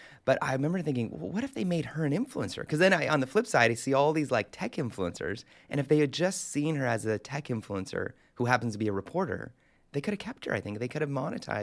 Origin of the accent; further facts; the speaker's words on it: Canada; So if you remember, so growing up in Canada, we had there, you know